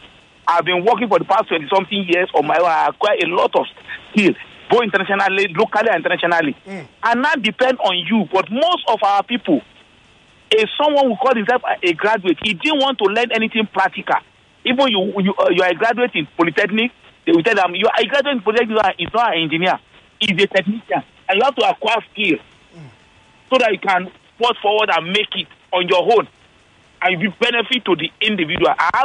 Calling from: Ikorodu, Lagos, Nigeria; I'm calling from Ikorodu.

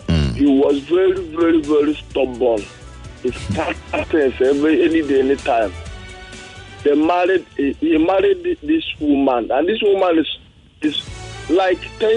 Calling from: Ojala, Lagos, Nigeria; I'm calling from Ojala.

